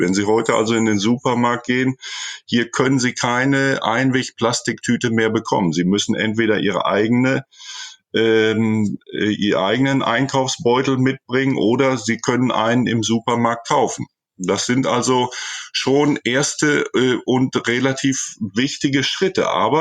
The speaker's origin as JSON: {"language": "German", "country": "Germany", "tie": "born or raised there", "moved": "yes", "lives_now": "Chile", "said": "viele Dinge, die ich hier in Chile beobachte, erinnern mich an meine Jugend in Deutschland, an meine Kindheit in Deutschland."}